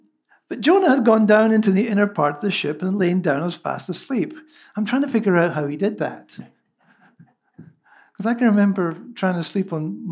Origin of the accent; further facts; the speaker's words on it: Scotland, United Kingdom; I grew up in Scotland in the 60s when Scottish nationalism was beginning to rise.